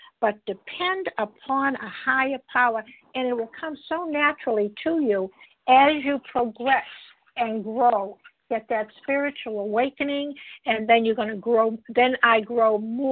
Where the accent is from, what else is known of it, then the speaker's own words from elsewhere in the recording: Massachusetts, United States; I'm from Massachusetts.